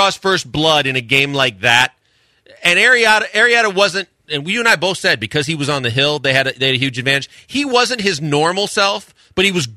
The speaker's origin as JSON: {"language": "English", "town": "Milwaukee", "region": "Wisconsin", "country": "United States", "tie": "born or raised there", "said": "I grew up in Milwaukee, and just like religion, my parents made me start bowling when I was three"}